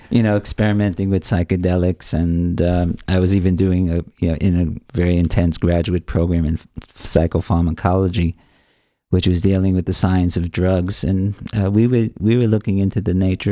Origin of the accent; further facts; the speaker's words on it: Brooklyn, New York, United States; Well, I grew up in Brooklyn, New York, coming from a Jewish background, first generation.